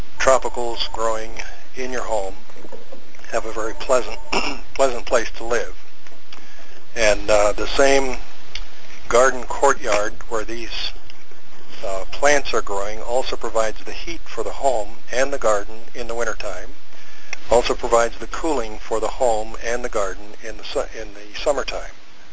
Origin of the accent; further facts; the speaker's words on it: India; born there; I was born in India 67 years ago.